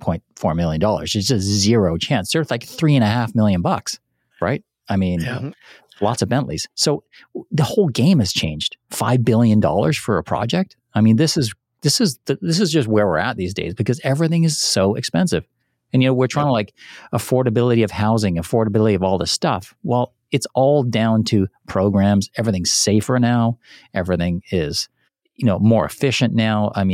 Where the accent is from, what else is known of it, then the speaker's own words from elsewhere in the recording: England, United Kingdom; now in Canada; when I was a kid, you could get, we grew up in England.